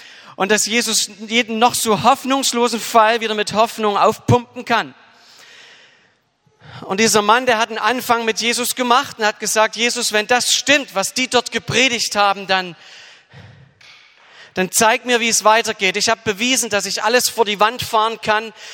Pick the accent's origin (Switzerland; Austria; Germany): Germany; Dresden, Saxony; accent: Saxon; ich komme aus Dresden, wurde gebeten, kurz was zu mir zu sagen.